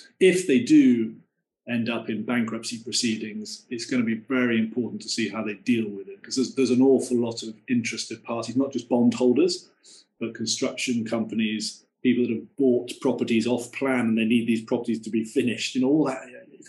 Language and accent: English; United Kingdom; now in Hong Kong; I'm a Brit and I'm living in Hong Kong